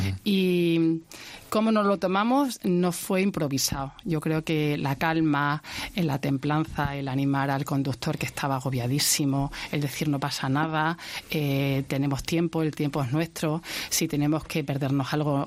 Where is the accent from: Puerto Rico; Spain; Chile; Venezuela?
Spain; Cáceres, Extremadura; soy religiosa del Sagrado Corazón, de Cáceres, de toda la vida, como se suele decir aquí